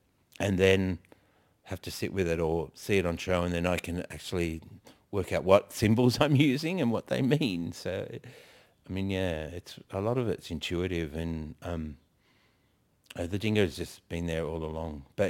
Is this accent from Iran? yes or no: no; Wollongong, New South Wales, Australia; I grew up in Wollongong. It's a rural, it's a coastal town about an hour and a half from Sydney. Thabal country, I think it is. But yeah, and it's, I grew up in a working class family in housing commission.